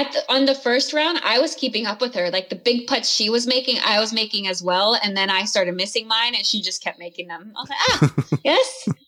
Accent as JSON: {"language": "English", "town": "Chino", "region": "California", "country": "United States", "tie": "born or raised there", "said": "I was born in Chino and born and raised there, yeah. So it's like 50 kilometers east of Los Angeles."}